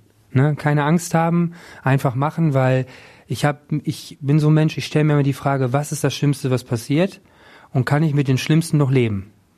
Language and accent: German; Lübbecke, North Rhine-Westphalia, Germany; now in Düsseldorf, Germany; ja, wo kommst du her? Lübeck? Lübbecke. Wo ist das denn? Ja, Kreis Minn-Lübbecke.